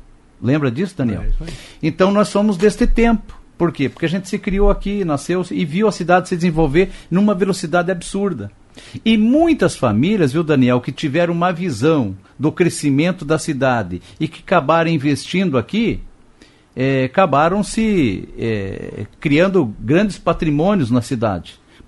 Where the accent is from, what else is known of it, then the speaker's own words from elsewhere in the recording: Cascavel, Paraná, Brazil; quando eu era criança em Cascavel